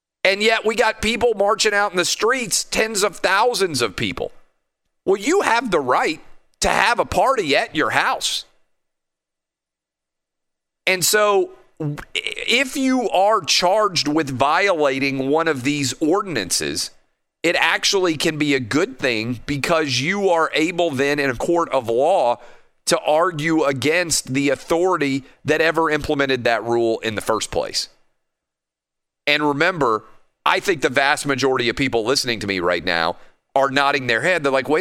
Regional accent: Nashville, Tennessee, United States; we just had this happen in Nashville, my hometown.

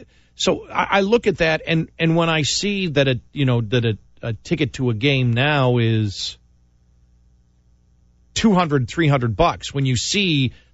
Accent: Buffalo, New York, United States; of course, I grew up in Buffalo.

